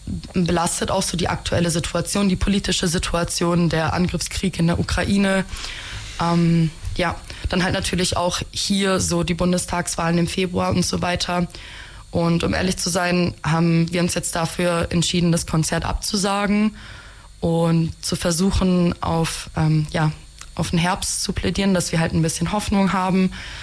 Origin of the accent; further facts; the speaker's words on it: Germany; born there; first language ru; Sie kommen aus Kasachstan. Ich bin hier in Deutschland geboren